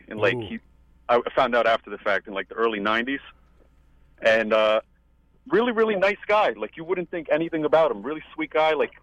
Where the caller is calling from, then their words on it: Cranford, New Jersey, United States; I'm calling from Cranford, New Jersey.